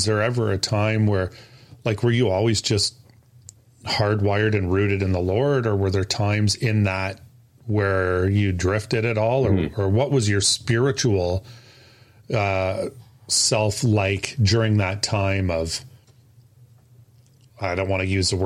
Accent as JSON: {"language": "English", "town": "Toronto", "region": "Ontario", "country": "Canada", "tie": "born or raised there", "said": "I'm only laughing because I grew up in Toronto."}